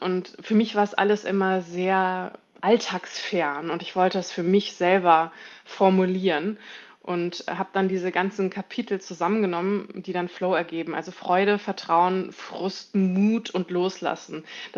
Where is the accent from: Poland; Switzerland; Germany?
Germany; Schleswig-Holstein; born or raised there